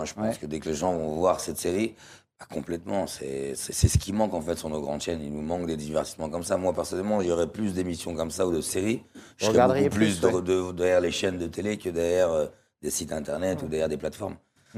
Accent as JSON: {"language": "French", "town": "Lyon", "region": "Auvergne-Rhône-Alpes", "country": "France", "said": "Moi je viens de Lyon, des quartiers assez sensibles."}